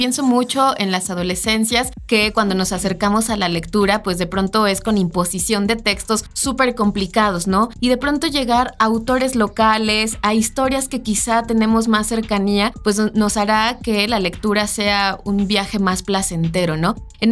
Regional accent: Mexico City, Mexico; born there; Nací en México DF, hoy Ciudad de México.

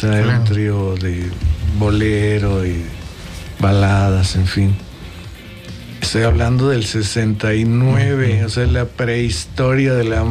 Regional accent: Mexico City, Mexico; Yo vivía en la Ciudad de México. De hecho, soy de la Ciudad de la Ciudad de México.

